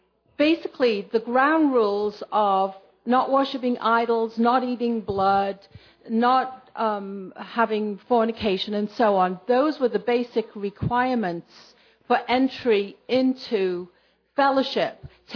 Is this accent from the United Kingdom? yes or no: yes; England, United Kingdom; now in United States; Kind of like when I came from England and had to learn all about the law of this country and who the founding fathers were